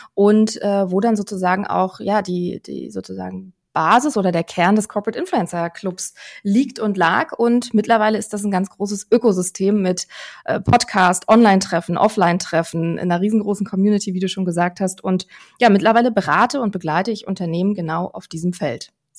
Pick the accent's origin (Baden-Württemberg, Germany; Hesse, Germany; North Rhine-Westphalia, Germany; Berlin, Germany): Berlin, Germany; now in Hamburg, Germany; Ich bin eine Berliner Pflanze, da komme ich nämlich eigentlich her und da fühle ich mich auch sehr stark beheimatet. Mittlerweile lebe ich aber hier oben bei Hamburg. Das heißt, das ist wirklich mittlerweile mein Zuhause.